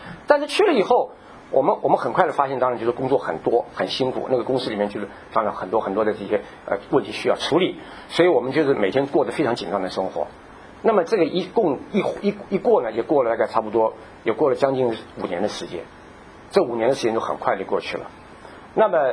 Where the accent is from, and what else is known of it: China